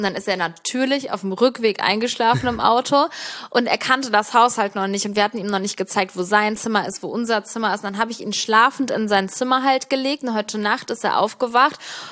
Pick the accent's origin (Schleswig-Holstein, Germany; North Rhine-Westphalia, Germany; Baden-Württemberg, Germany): North Rhine-Westphalia, Germany; Cologne; wir kommen ja aus Köln